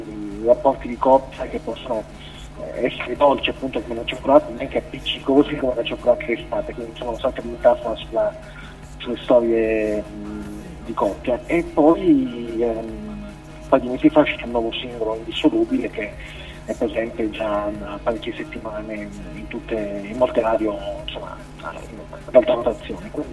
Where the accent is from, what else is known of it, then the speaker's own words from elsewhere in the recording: Taranto, Apulia, Italy; born there; also born or lived in Padua; now in Bologna, Italy; sono nato a Taranto, ho vissuto a Padova, adesso sono a Bologna.